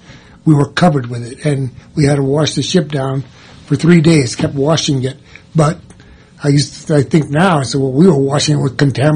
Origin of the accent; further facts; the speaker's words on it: San Francisco, California, United States; San Francisco, I'm from San Francisco originally, and they just about refused me at the VA.